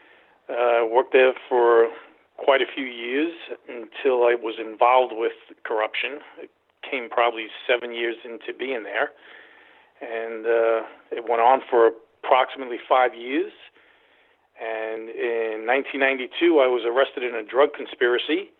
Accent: Queens, New York, United States; I was born and raised in Queens, so I wasn't far from Brooklyn. I was in the five boroughs.

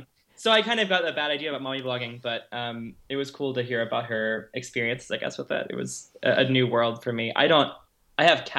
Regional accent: Austin, Texas, United States; now in Portland, United States; So I'm a recent Portland transplant. I grew up in Austin, Texas, which is sort of known as the music or liberal hub of Austin.

